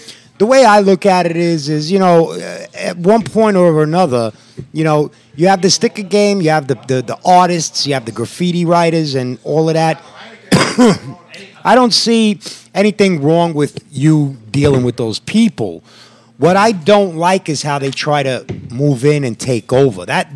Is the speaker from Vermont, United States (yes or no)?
no; New York City, New York, United States; okay, we're from New York.